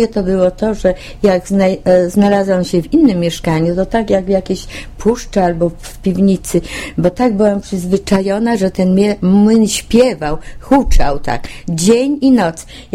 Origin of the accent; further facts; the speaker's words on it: Wągrowiec, Greater Poland Voivodeship, Poland; born there; ja się urodziłam w Wągrowcu, to jest 56 kilometrów za Poznaniem. I jakoś tam u babci zostałam, wyszłam za mąż